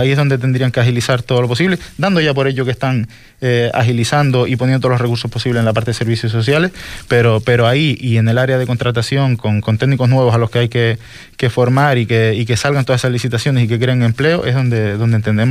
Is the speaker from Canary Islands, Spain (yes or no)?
yes; El Cotillo, Canary Islands, Spain; yo soy del Cotillo y se ve algo más de movimiento porque siempre gente de toda la isla viene a parar allí